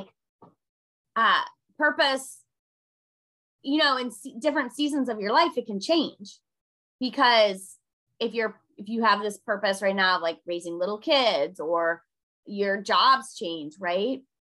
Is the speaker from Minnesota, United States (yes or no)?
yes; Minnesota, United States; now in Washington, D.C., United States; but I'm from Minnesota. I live in Washington, D.C.